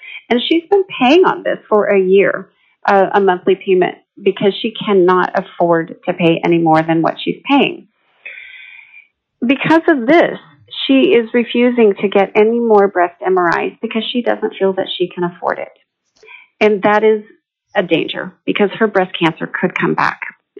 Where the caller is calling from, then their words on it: Soldotna, Alaska, United States; I'm calling from Soldotna, Alaska.